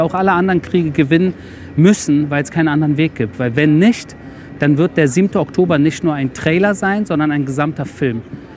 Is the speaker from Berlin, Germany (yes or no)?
yes; Berlin, Germany; ich bin als Berliner Junge aufgewachsen, habe mich als Berliner wahrgenommen.